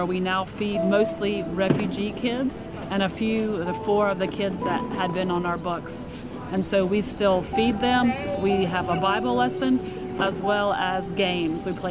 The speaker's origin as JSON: {"language": "English", "country": "United States", "lives_now": "Ukraine", "said": "Therefore, me, as the American woman, I go back and forth and take things into Ukraine."}